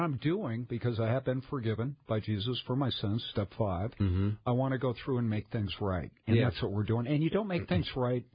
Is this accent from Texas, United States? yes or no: no; Edina, Minnesota, United States; Okay, we're from Edina, so if it's not there, you know, it's St. Paul to us.